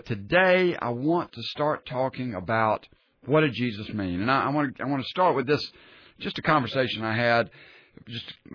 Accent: Sumter, South Carolina, United States; going back to my hometown of Sumter and working as a structural engineer.

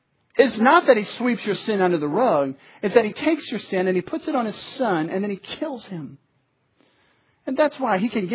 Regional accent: the South, United States; I think I need to say this because we're from the South. And in the South, there's a lot of religion.

